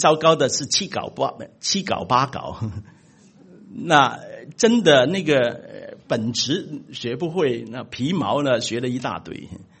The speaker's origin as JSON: {"language": "Chinese", "country": "China", "said": "我们从中国来的哈、啊，我们中间应该蛮多从中国来的"}